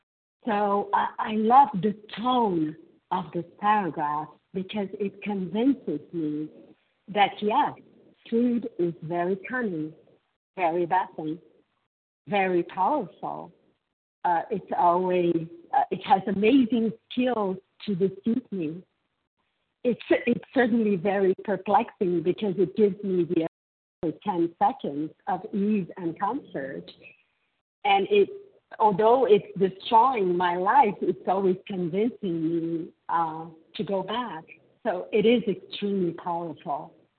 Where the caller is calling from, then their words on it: Brazil; I'm a recovered compulsive overeater, owned by God's grace and mercy, and I'm calling from Brazil.